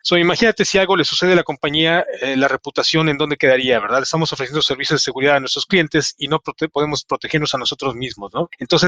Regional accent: Mexico City, Mexico; Sí, soy de la Ciudad de México. Orgullosamente mexicano.

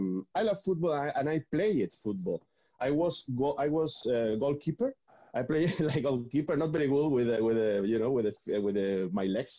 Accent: Motril, Andalusia, Spain; English is a second language; No, I'm from Motril, a small city in Granada, in the south, Andalusian. I'm Andalusian.

